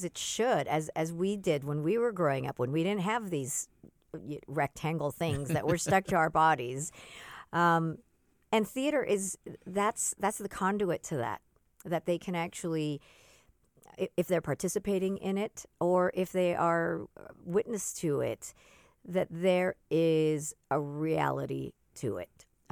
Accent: West Coast, United States; Well, you know, I'm a stranger from a strange land coming in here. I'm from the West Coast

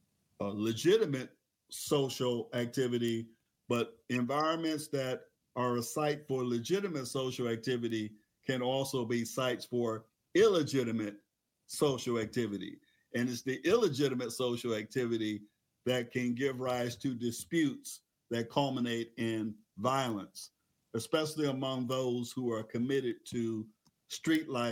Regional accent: Utica, New York, United States; I grew up in Utica, New York, which is right next to Syracuse.

